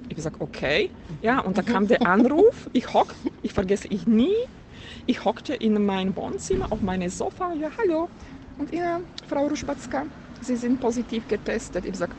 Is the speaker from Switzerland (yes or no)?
no; Slovakia; German is a second language; now in Germany; Und ich komme aus der Slowakei und ich wollte nach Hause zu meiner Mom.